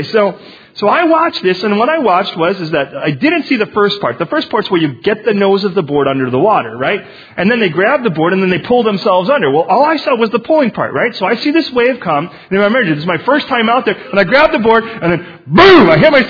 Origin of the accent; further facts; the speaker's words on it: Chicago, Illinois, United States; I'm from Chicago. You don't surf in Chicago.